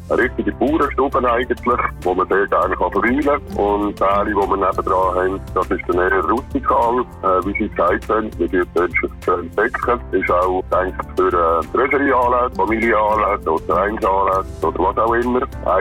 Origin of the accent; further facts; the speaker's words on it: Bern, Switzerland; Ich bin der gebürtige Berner.